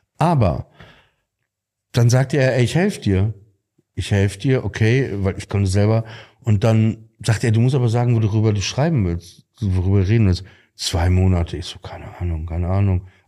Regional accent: Papenburg, Lower Saxony, Germany; Ich bin 29 Jahre alt, ich komme aus Papenburg im Emsland. Ich bin Jude.

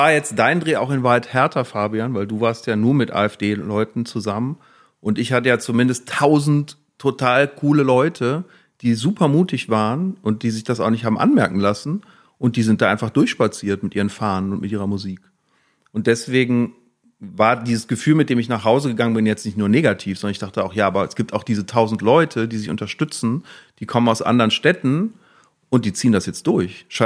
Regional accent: Cologne, North Rhine-Westphalia, Germany; Also ich meine, ich bin Kölner. Ich habe in Köln nicht mal einen Neonazi gesehen, gefühlt.

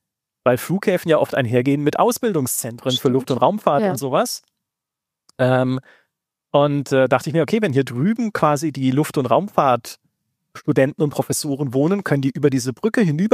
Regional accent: Baden-Württemberg, Germany; typischer alter Regionalbahnhof mit dem Wappen von Baden, meiner Heimat, auf der Fassade.

